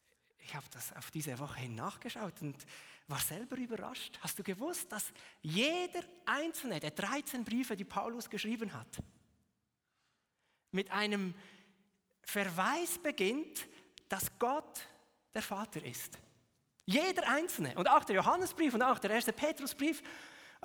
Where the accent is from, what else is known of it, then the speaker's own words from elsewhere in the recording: Frutigen, Bern, Switzerland; Aber ich komme aus Frutigen, jetzt in meinem Fall, ich spreche ja nicht einmal diesen Dialekt hier